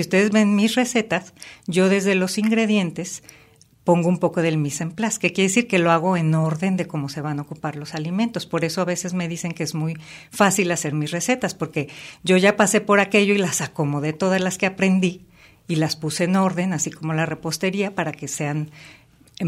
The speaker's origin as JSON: {"language": "Spanish", "town": "Guadalajara", "region": "Jalisco", "country": "Mexico", "tie": "born or raised there", "also_born_or_lived": "Sayula / Ciudad Guzmán", "said": "yo soy de tres lugares, siempre lo digo. Aunque nací en Guadalajara, yo soy de Sayula, de Ciudad Guzmán y de Guadalajara."}